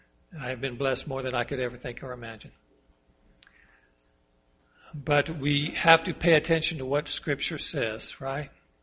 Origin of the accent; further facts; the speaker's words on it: United States; You know, I feel so fortunate to be an American. I love being American.